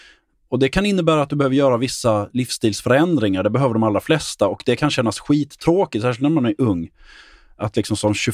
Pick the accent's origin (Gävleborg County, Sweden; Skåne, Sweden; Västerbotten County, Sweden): Skåne, Sweden; eller att jag är skåning eller någonting.